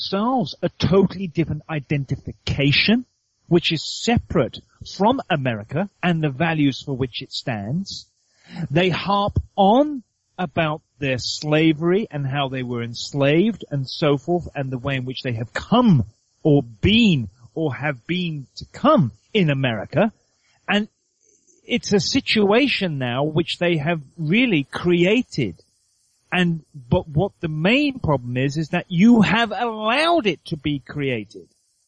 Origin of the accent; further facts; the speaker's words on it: England, United Kingdom; Hello, I own the corner shop down there, and I'm a Pakistani, so I am a English Pakistani brown man.